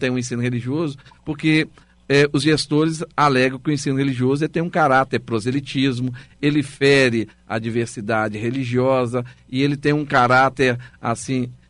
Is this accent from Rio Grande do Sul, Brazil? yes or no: no; Minas Gerais, Brazil; Então, por exemplo, eu sou mineiro. Bom, eu não sabia que eu tinha um sotaque carregado, né? A minha mineridade era tão forte